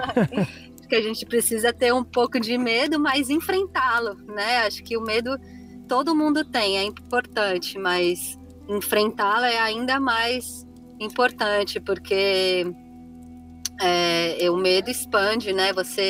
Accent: São Paulo, Brazil; moved away as an adult; eu sou paulista, né, da capital, e aí com 22 anos eu saí de São Paulo

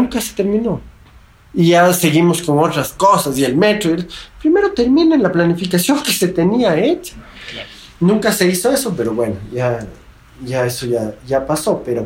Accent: Quito, Pichincha, Ecuador; una visión de ciudad que tenemos que construirla como quiteños.

